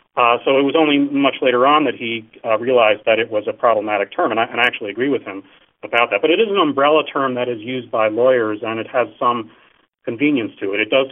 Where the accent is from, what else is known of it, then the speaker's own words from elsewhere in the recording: New York, United States; also born or lived in Chicago / Seattle; spent some time in Chicago, and then I moved to Seattle, and I thought, well, I need to get back to my hometown, which was New York.